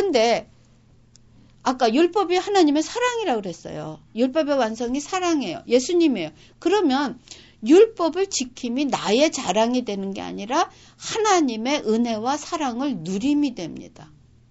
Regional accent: South Korea; 제가 한국에서 자라서 여기서 성인이 됐는데

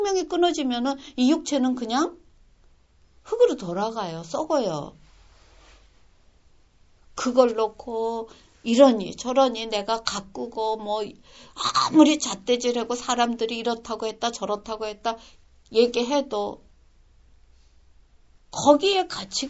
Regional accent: Seoul, South Korea; moved away; 제가 서울에서 태어나서 서울에서 자랐는데

